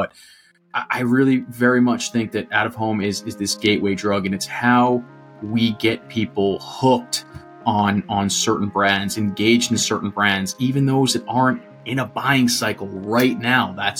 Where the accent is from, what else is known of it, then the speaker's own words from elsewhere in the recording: New York, United States; I'm a New Yorker. I didn't even know what Sonic was.